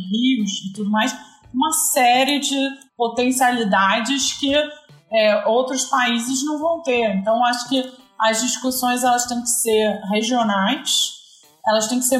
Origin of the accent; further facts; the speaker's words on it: Rio de Janeiro, Brazil; Óbvio, sou carioca, mas eu não moro no Rio, ela mora.